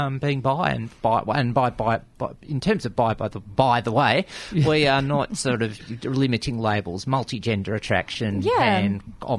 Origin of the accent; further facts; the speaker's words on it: Australia; Myself, as one Australian